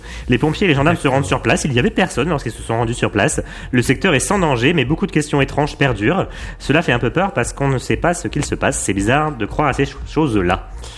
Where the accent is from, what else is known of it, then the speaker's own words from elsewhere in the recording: Y, Hauts-de-France, France; en Picardie également, un hommage à ma nation, ma terre natale, le village d'Y, tout simplement, une seule lettre, ce village.